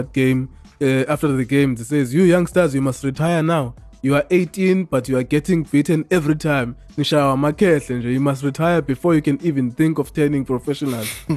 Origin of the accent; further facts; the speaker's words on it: Lesotho; born there; I was born in Lesotho. I've seen people walk barefoot in snow.